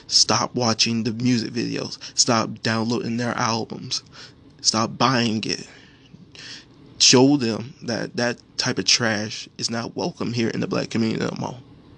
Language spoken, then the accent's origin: English; Florida, United States; And being that I'm from Florida, you also cannot escape your Latin music.